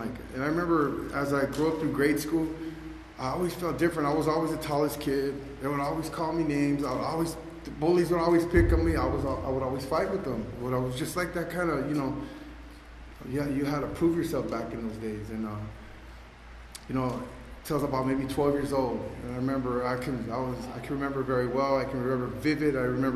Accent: Los Angeles, California, United States; I grew up in Boyle Heights, California. Man, I don't know if anybody knows where that is. It's in East Los Angeles.

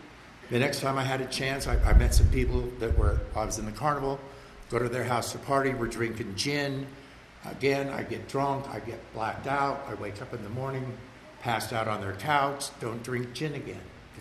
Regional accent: Utah, United States; I grew up in Utah. Dude, you had to go to the state-owned liquor store to buy booze.

